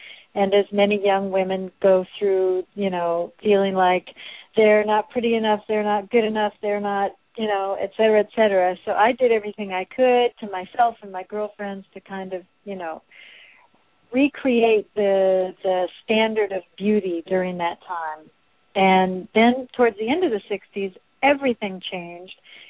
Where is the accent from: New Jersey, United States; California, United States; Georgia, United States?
California, United States; also born or lived in Seattle, United States; I was born in Seattle, Washington. I grew up in Northern California during the 60s, so it was all about Twiggy and fashion and all of that at the beginning